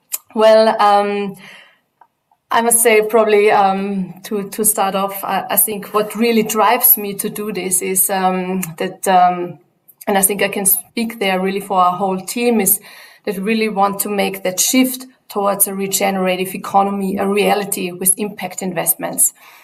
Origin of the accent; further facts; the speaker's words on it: Austria; English is a second language; moved away as an adult; now in Zurich, Switzerland; I'm married to a Dutchman. That is why I have this long name, but originally, weird long name, but originally I come from Austria. I'm now in Zurich since more than 15 years.